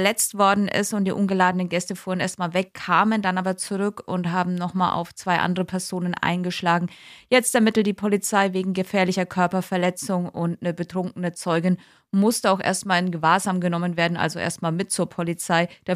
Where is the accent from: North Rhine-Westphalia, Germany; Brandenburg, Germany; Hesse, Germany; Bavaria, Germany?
Bavaria, Germany; Küps; wir kommen ja beide aus Küps, Thorsten, das passt dann schon.